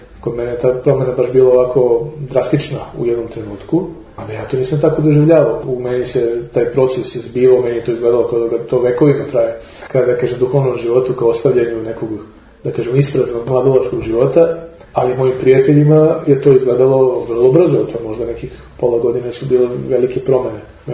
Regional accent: Belgrade, Serbia; Ja sam rođen u Beogradu, 73. godine sam rođen u Beogradu, tačnije u Zemunu, tada moji roditelji su živjeli u Zemunu, a sam imao 3,5 godine, prešao sam ovde u centar grada, bio sam parohijan Saborne crkve u ulici Maršala Birjuzova.

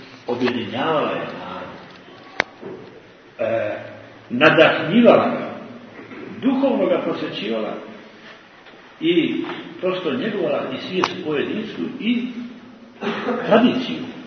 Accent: Montenegro; na treći kod nas u Crnoj Gori

